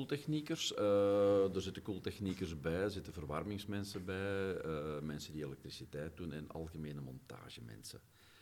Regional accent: Loenhout, Antwerp, Belgium; Ja, ik ben dus … geboren getogen in Loenhout. Ook nooit verder geraakt dan de wereldstad Loenhout, zeggen wij hier graag. Intussen 53 jaar, getrouwd, 2 kinderen.

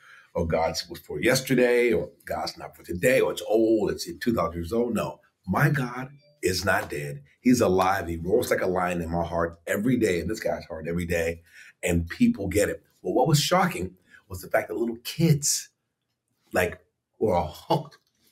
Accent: Washington, District of Columbia, United States; I grew up in the East, so I love New York. I love DC where I grew up.

